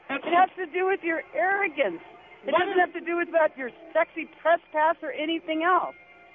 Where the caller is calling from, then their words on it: Boulder, Colorado, United States; Boulder, Colorado, and I just think this is the most arrogant human being I've ever